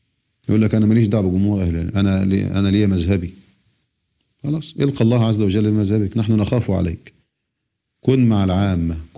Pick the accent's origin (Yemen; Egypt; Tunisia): Egypt; وقت الفجر عندنا في مصر وقت صحيح